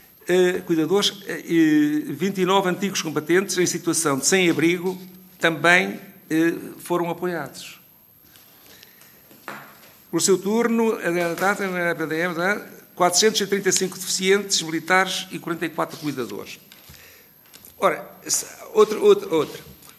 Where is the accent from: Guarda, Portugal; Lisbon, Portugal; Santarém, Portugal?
Santarém, Portugal; Eu sou de Santarém, resido em Santarém